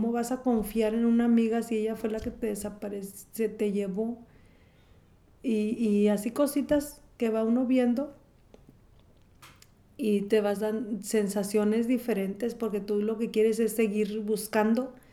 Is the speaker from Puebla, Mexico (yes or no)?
no; San Pedro de las Colonias, Coahuila, Mexico; born there; yo nací en San Pedro de las Colonias, Coahuila